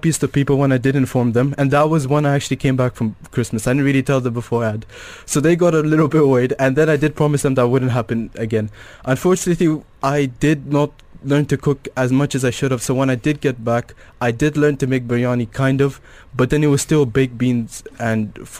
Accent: Dubai, United Arab Emirates; I have been born and raised in Dubai. I did my schooling here

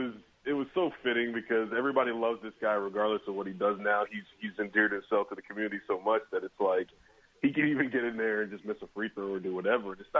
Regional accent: Louisiana, United States; I'm from Louisiana, so I don't think they have those down there.

